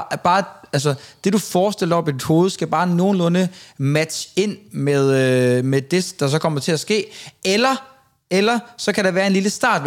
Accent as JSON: {"language": "Danish", "region": "Central Denmark Region", "country": "Denmark", "tie": "born or raised there", "said": "Altså min strand, det er der, hvor jeg er opvokset jo."}